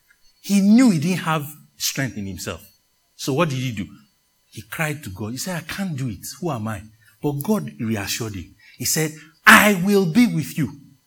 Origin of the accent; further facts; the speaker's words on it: Nigeria; where I grew up in Nigeria, the headsmen, there's a sound they make.